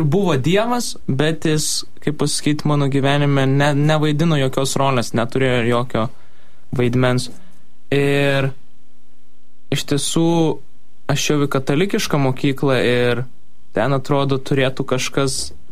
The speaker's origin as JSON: {"language": "Lithuanian", "town": "Kretinga", "region": "Klaipėda County", "country": "Lithuania", "said": "aš esu iš Kretingos ir Kretingoje yra pranciškoniškas jaunimas"}